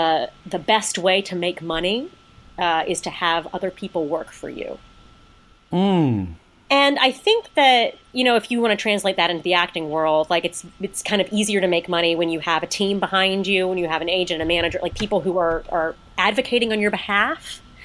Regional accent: North Carolina, United States; I mean, we're, like, ninth generation in my hometown.

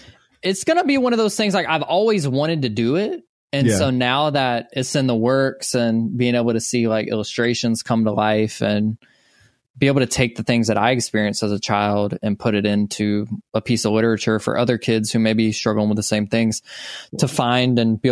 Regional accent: Social Circle, Georgia, United States; I'm from Social Circle, tiny town in Georgia. Duck Dynasty's royalty around here.

